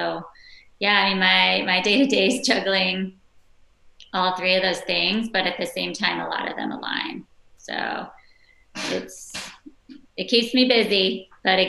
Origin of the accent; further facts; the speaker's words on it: Cleveland, Ohio, United States; I'm from Cleveland. I have to stay loyal.